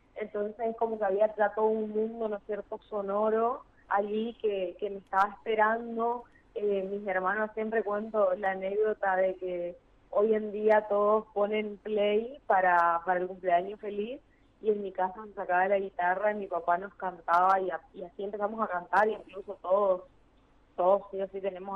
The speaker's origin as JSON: {"language": "Spanish", "region": "Corrientes", "country": "Argentina", "tie": "born or raised there", "said": "Estoy radicada en Corrientes Capital, sí, nací acá en Corrientes Capital, más allá de que yo no me sienta parte"}